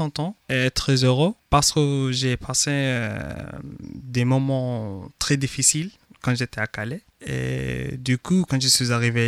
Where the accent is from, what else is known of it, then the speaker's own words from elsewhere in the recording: Khartoum, Sudan; je suis soudanais, je suis étudiant en DU à l'université d'Ottawa. Je viens de Khartoum, la capitale du Soudan, dans l'ouest de l'Afrique.